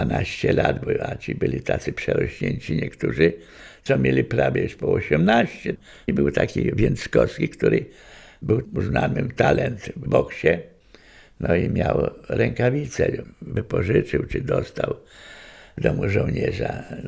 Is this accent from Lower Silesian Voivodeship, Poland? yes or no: no; Lublin, Lublin Voivodeship, Poland; Tutaj się wychowałem na Rurach Jezuickich, kiedyś to była dzielnica taka trochę łobuzerska, Rury Jezuickie.